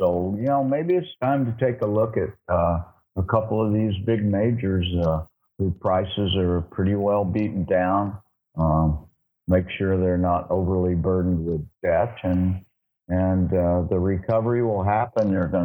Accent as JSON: {"language": "English", "country": "United States", "said": "being an American with a second residence here"}